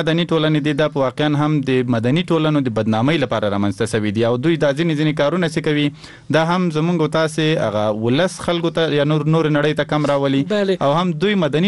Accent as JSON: {"language": "Pashto", "region": "Paktia", "country": "Afghanistan", "said": "موږ د پکتیا دی ولسونو غږ اوچت ک"}